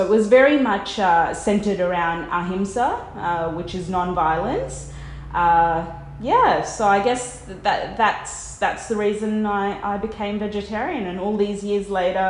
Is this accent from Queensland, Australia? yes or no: no; Sydney, New South Wales, Australia; as a child growing up in Sydney